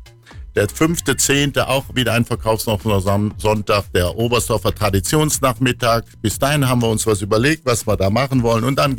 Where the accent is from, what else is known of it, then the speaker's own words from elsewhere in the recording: Rhineland, Germany; das kann ich als Rheinländer sagen